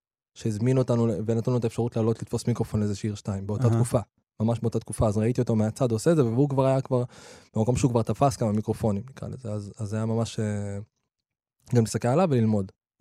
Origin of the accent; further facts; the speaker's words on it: Afula, Northern District, Israel; also born or lived in Nazareth Illit; נולדתי בנצרת עילית, ועברנו להפעולה, בכזה בחטיבה